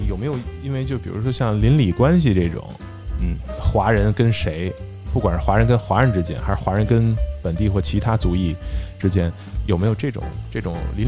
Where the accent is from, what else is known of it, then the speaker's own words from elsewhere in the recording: China; 就是我们中国人在外头